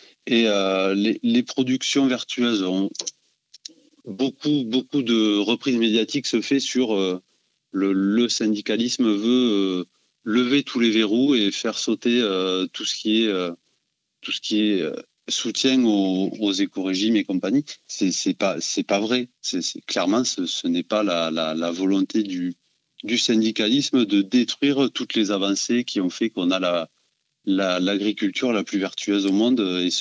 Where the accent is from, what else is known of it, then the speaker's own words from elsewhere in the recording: Occitanie, France; Chez nous, en Occitanie, au moins, on a fait une pause